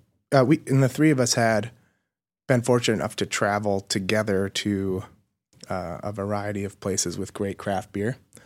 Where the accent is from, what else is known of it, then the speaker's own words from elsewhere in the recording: Milwaukee, Wisconsin, United States; So I grew up in Milwaukee, lived here all my life, and made a conscious decision actually just to get a little time outside of the state for college.